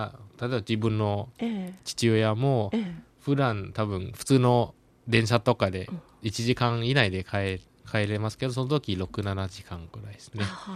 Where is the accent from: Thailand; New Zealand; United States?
Thailand; now in Japan; 防災のことを長年やってる日本に住んでるタイ人として、なんかこう、貢献しなきゃいけないなと思ってて